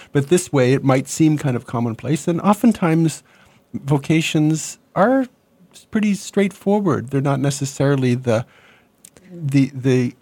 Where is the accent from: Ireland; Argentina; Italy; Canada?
Canada; now in United States; I'm from Canada too